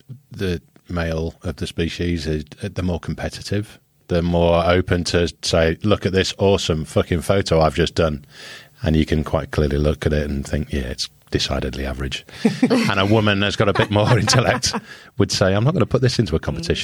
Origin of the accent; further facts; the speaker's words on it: England, United Kingdom; I do too, and I'm English.